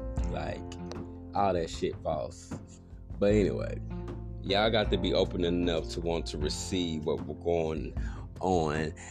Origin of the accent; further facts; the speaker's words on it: United States; First of all, I'm American, period. This is my homeland.